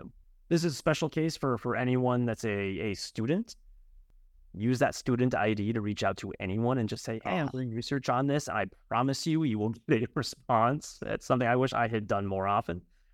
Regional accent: Colorado, United States; I grew up in Colorado.

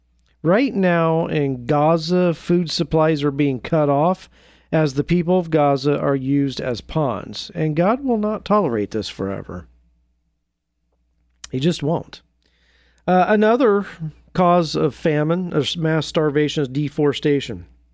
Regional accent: Portland, United States; I mean, I'm just going to call out a company in my hometown of Portland.

